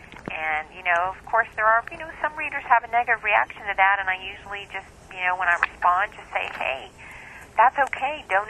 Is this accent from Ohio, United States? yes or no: yes; Ohio, United States; now in Texas, United States; You know, I grew up in Ohio. I live in Texas now, but I grew up in Ohio, Western Ohio, which is a little ways away from, you know, Amish country.